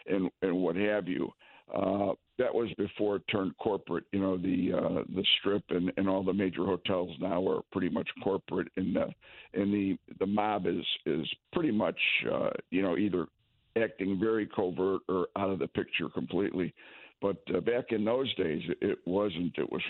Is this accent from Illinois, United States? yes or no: yes; Chicago, Illinois, United States; The book starts out when I was a kid growing up in Chicago